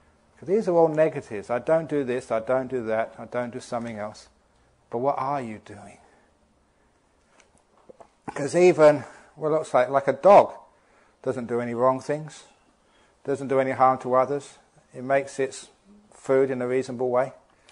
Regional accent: England, United Kingdom; born there; I was born in England

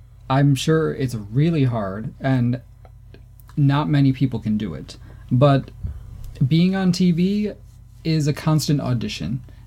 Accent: United States; And I can say that because I'm American.

